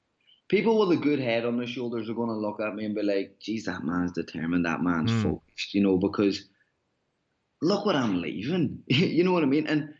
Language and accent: English; Ireland; I'm an Irish man. I'm a very down-to-earth guy.